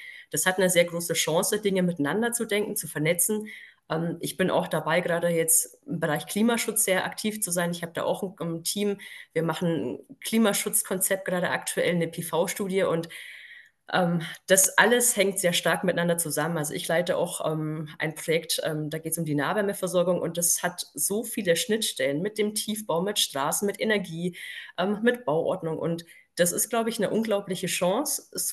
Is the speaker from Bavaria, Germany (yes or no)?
yes; Bavaria, Germany; born there; moved away as an adult; now in Hamburg, Germany; Ich bin in Bayern geboren. Das hört man mir gar nicht mehr so stark an. Ich hatte einen relativ starken Dialekt